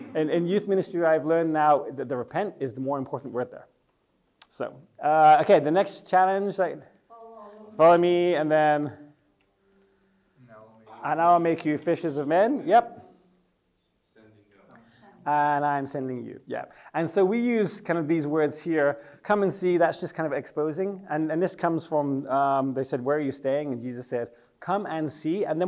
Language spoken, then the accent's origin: English; England, United Kingdom; moved away as an adult; now in Czech Republic; from my accent, you might think my English is amazing. It's because I'm English. But I've lived in the Czech Republic for 25 years